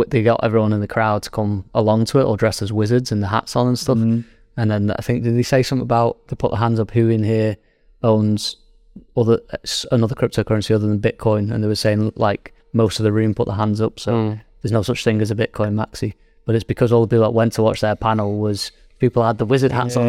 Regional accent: United Kingdom; I'm British. I do things my way, Dave.

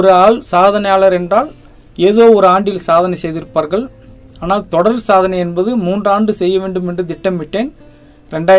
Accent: Puducherry, India; நான் பாண்டிச்சேரியை சேர்ந்தவன். வயது 49 முடியும் காலகட்டத்தில் இருக்கிறேன்.

